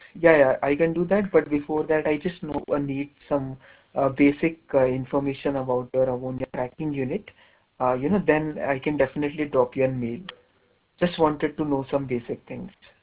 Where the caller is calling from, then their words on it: India; I'm calling from India.